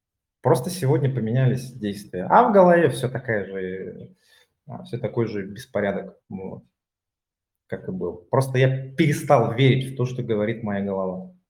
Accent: Barnaul, Altai Krai, Russia; moved away as an adult; also born or lived in Moscow; я же сам из Барнаула, да. Вот. Потом я в Москву переехал. То есть где-то на четвертом году трезвости. Вот. А сейчас я за границей живу.

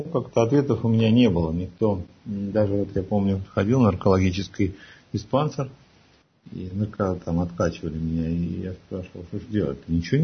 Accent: Saint Petersburg, Russia; Я сам из Петербурга, из Ленинграда.

